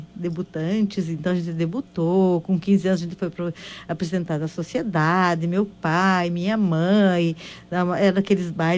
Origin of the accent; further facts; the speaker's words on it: Santa Bárbara do Sul, Rio Grande do Sul, Brazil; also born or lived in Palmeira das Missões; Eu sou natural de Santa Bárbara do Sul, no interior de Santa Bárbara, né? Nasci num municípiozinho de Santa Bárbara. E aí depois, de alguns anos, eu fui morar em Palmeira das Missões.